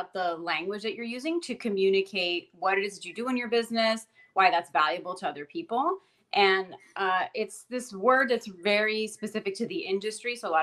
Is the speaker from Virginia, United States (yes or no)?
no; Miami, Florida, United States; I am Cuban American. I'm from Miami, and I'm a copywriter and a marketing consultant.